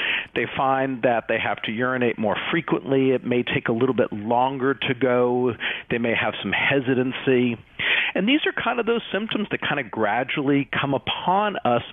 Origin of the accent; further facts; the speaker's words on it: Northeast, United States; now in Statesville, United States; I grew up in the Northeast, but I've been here for the better part of my life, so at this point, I feel like I'm a Southerner.